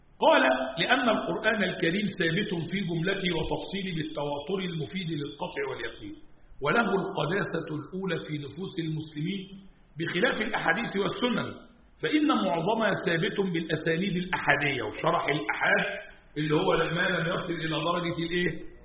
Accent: Egypt; عند العم عندنا في مصر يقولوا كده مش كده ولا إيه، ورثنا الكلام ده عن أجدادنا

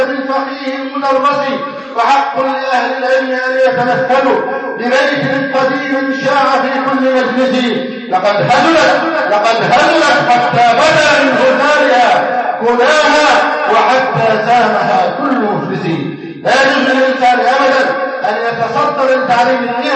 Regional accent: Egypt; بلدنا مصر

